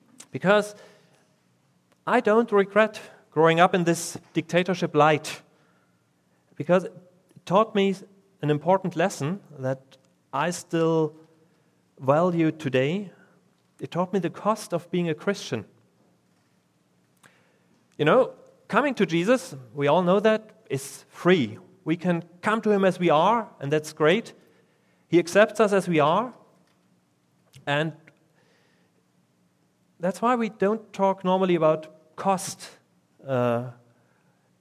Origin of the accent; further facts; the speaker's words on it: East Germany, Germany; I was 17 years old when Germany was reunited, and I had the best of both worlds. I grew up in East Germany